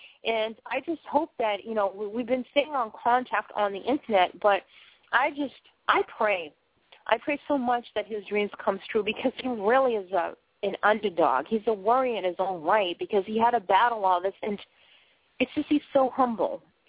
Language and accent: English; Boston, Massachusetts, United States; hey, listen, okay, I'm from Boston. I talk funny. How much more funny talking can I possibly be? I mean, come on, listen to my accent now.